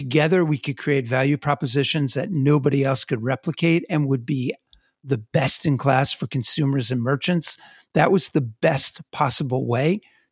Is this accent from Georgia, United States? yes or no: no; New Jersey, United States; I come from New Jersey, as you know.